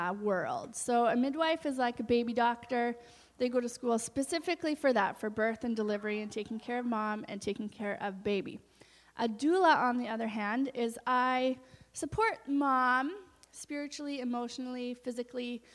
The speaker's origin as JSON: {"language": "English", "town": "Powell River", "region": "British Columbia", "country": "Canada", "said": "My husband and my family and my sister's here this weekend. Yeah, we are from Powell River, across the water, across the ferry there. We live in our RV."}